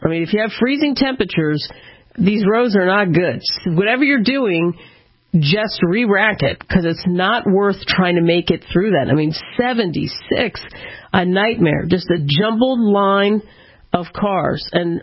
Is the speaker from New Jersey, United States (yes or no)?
yes; New Jersey, United States; and of course, my hometown, New Jersey and Philadelphia, boy, they always get it the worst, I swear.